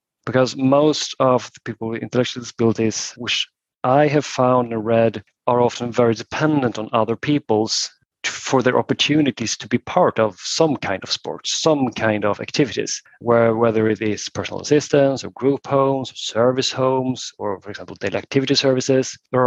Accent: Sweden; I come from Sweden

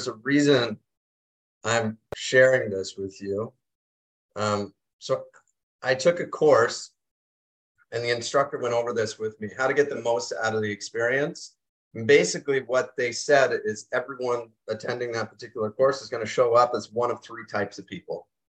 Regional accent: Halifax, Nova Scotia, Canada; I'm born and raised in Halifax, Nova Scotia. I moved up here to do my master's in business.

